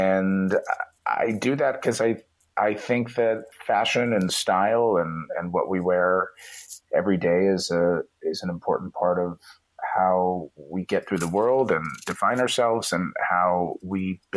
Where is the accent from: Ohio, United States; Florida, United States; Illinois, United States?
Ohio, United States; Only pride for growing up in Ohio. And I was just back there for the 4th. It's a beautiful place. It's a great place.